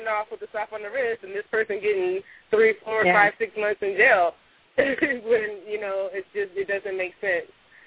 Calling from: Los Angeles, California, United States; I'm calling from Los Angeles.

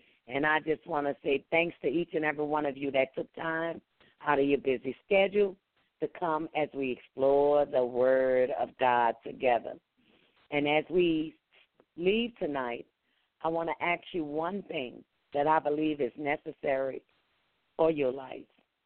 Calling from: St. Louis, Missouri, United States; I'm calling from St. Louis, Missouri.

